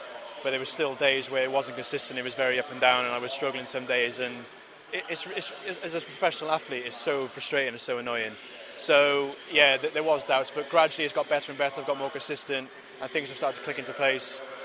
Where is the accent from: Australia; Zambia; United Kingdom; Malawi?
United Kingdom; No, I'm British. I'm swimming for Great Britain.